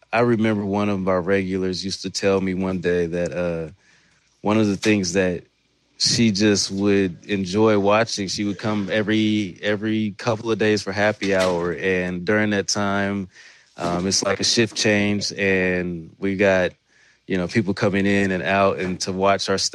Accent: Oakland, California, United States; also born or lived in North Carolina; now in Los Angeles, United States; growing up in Oakland and in North Carolina and moving out to LA in 2012.

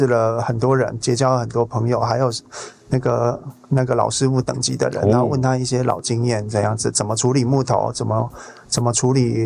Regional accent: southern Taiwan, Taiwan; 我们南部人就是每到哪里都要见面礼一下。

